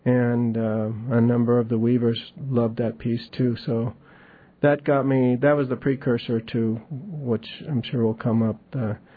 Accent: Alaska, United States; And growing up in Tlingit country, I'm really feel lucky to have been close

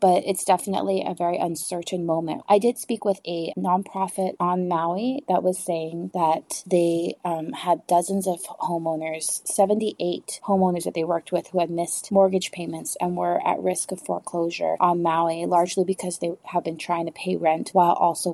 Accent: Northern Mariana Islands; I grew up in the Mariana Islands

